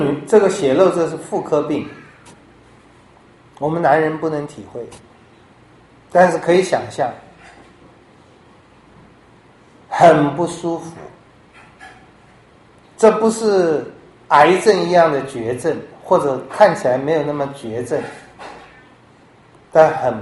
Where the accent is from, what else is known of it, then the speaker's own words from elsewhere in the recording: Taiwan; 我们台湾人也是，中国大陆也是，穷怕了，穷怕了